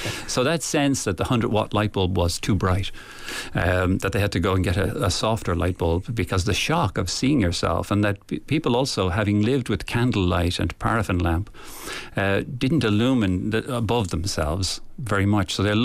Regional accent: Dublin, Leinster, Ireland; Now, I grew up in Dublin, and my father was the secretary of the ESB. So I grew up with electricity all the time and awareness and talk of electricity.

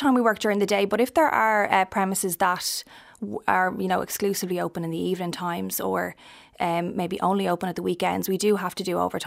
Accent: Skerries, Leinster, Ireland; So I'm from Skerries.

